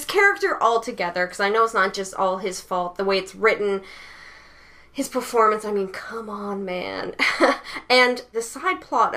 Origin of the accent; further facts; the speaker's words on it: Hamilton, Ontario, Canada; They shot most of it in my hometown of Hamilton.